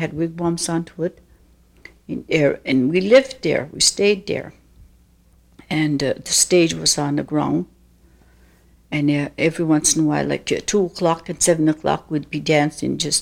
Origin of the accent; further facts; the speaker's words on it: New South Wales, Australia; they came over to Sydney, and that's where I was, because I was brought up in Mimbertoo by my grandmother.